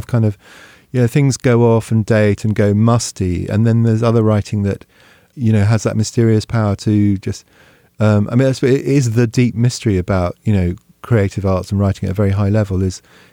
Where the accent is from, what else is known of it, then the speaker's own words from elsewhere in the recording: Hong Kong; the novel I wrote about growing up in Hong Kong